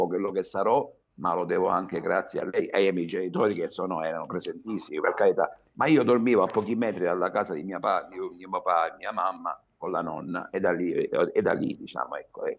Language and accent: Italian; Belmonte, Sicily, Italy; per parlare di quella via dove io abitavo, quella piccola via che era a pochi metri dalla piazza e del mio paese